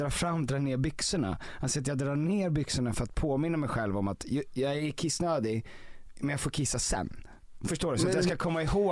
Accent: Stockholm, Stockholm County, Sweden; jag reflekterar ju inte över att jag är stockholmare när jag kommer någonstans.

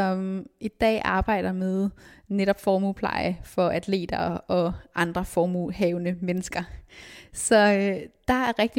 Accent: Aarhus, Central Denmark Region, Denmark; da jeg så i min hjemby i Aarhus

